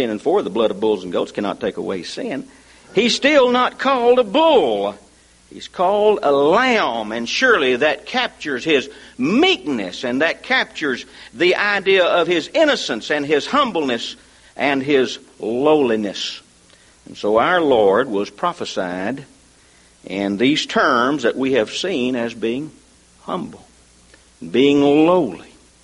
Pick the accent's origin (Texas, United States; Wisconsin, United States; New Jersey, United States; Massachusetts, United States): Texas, United States; Kennedale; And I'd say, "Well, I'm from Kennedale."